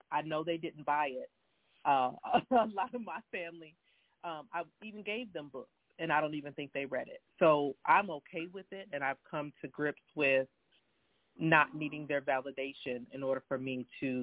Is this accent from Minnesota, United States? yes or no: yes; Minnesota, United States; I'm from Minnesota.